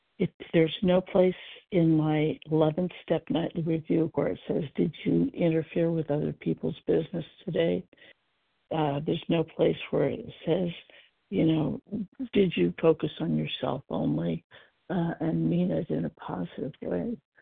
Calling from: Oregon, United States; I'm calling from Oregon.

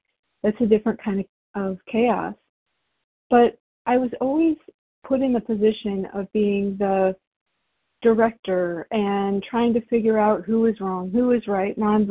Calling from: Indiana, United States; I'm calling from Indiana

